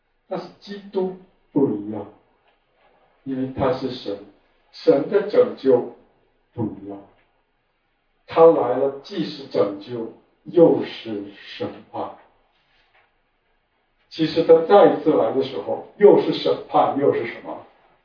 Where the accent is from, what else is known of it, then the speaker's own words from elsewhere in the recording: China; now in Japan; 我小的时候在中国看电影，好人坏蛋一分为二。后来我来日本看日本的电视电影